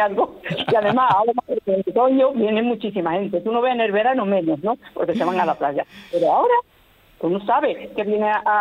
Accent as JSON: {"language": "Spanish", "town": "Aracena", "region": "Andalusia", "country": "Spain", "said": "Bueno, yo en mi pueblo, empezando por la Gruta de las Maravillas, que viene todo el mundo a verla, maravillosa."}